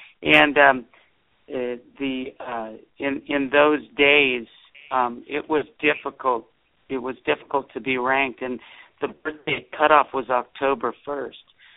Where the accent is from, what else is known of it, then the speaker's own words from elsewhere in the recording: San Jose, California, United States; I grew up in San Jose, California, and I started playing tournaments at the age of 12 in 1972